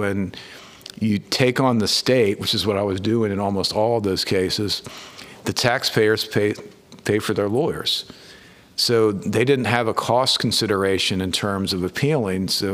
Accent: North Carolina, United States; So I grew up in Wake County between Raleigh and Wake Forest.

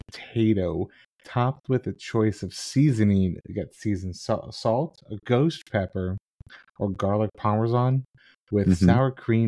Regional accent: Florida, United States; This is gonna 26 years, born and raised in Florida.

